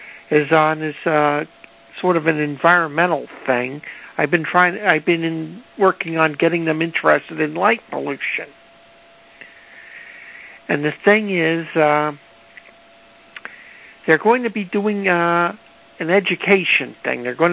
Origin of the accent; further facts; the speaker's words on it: East Brunswick, New Jersey, United States; East Brunswick, New Jersey.